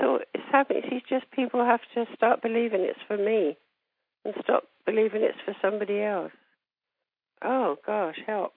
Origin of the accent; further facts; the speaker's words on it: England, United Kingdom; I'm English, so I went and made a cup of tea